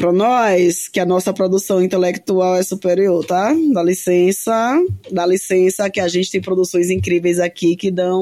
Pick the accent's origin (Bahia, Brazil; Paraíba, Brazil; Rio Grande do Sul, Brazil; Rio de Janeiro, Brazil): Bahia, Brazil; eu sou uma mulher negra do interior do Nordeste, do interior da Bahia.